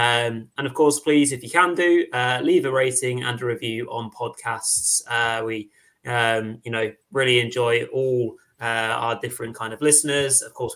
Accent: England, United Kingdom; As English lads, even we can appreciate

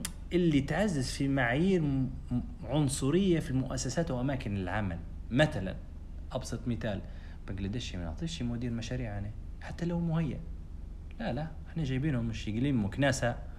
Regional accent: Libya; وإحنا هذا الشيء مش مستوعبينه كليبيين. التنوع الثقافي والهوية اللي عندنا في ليبيا مميز جدا

